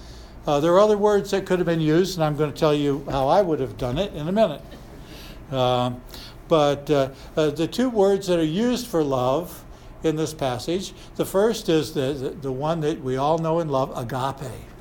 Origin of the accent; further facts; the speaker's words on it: Michigan, United States; When I was a kid growing up in Michigan